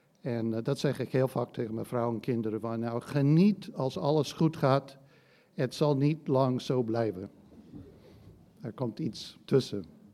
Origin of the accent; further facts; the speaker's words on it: United States; Dutch is a second language; Ten eerste, ik kom uit Amerika, dus ik spreek met kromme Nederlands.